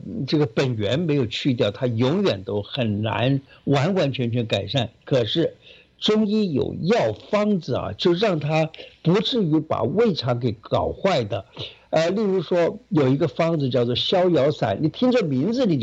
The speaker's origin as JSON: {"language": "Chinese", "region": "Taichung", "country": "Taiwan", "tie": "born or raised there", "lives_now": "Taipei, Taiwan", "said": "因为我以前小的时候是在台中住的，然后呢，到了这个读大学的时候，到了就到台北来读书了。"}